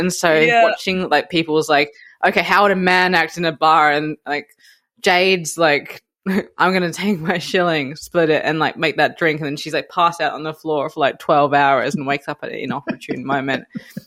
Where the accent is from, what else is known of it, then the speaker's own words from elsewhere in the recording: Adelaide, South Australia, Australia; this is not describing me because I'm from Adelaide.